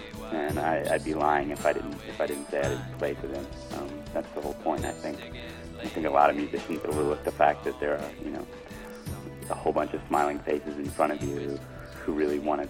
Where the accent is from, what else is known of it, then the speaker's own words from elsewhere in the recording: Jacksonville, Florida, United States; Well, I grew up like in the Beaches area in Jacksonville, and I was rapping, and I was battling kids at high school